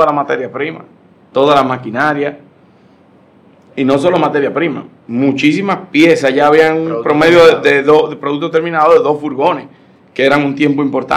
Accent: Dominican Republic; Y como dominicano tradicional, me dejé llevar

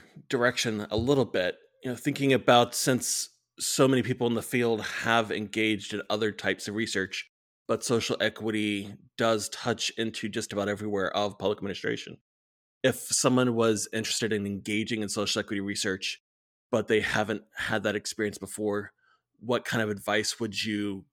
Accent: Tallahassee, Florida, United States; I'm very tempted to talk to you about Thomasville because I'm from Tallahassee, so right down the road from you.

